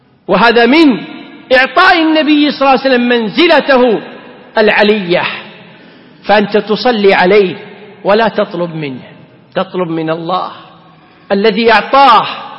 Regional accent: Kuwait; نصلي ونحن في بلدتنا في الكويت على الحبيب محمد صلى الله عليه وسلم

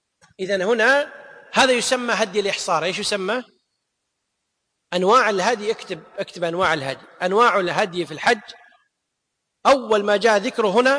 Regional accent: Kuwait; احنا بالعمية عندنا بالكويت يقول يتوهق

